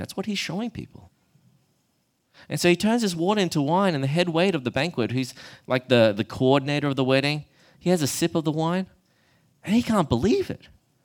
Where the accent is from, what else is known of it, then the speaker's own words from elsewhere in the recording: Australia; born there; I'm Australian born, but As you can see, my ethnic background is Chinese.